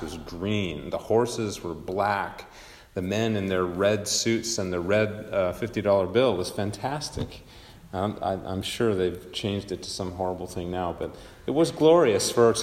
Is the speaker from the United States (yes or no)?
no; Canada; And I remember growing up in Canada